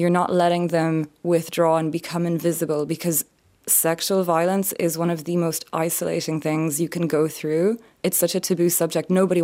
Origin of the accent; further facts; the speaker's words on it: France; now in Ireland; And you'd never tell from my accent, I'm French, my mom is French.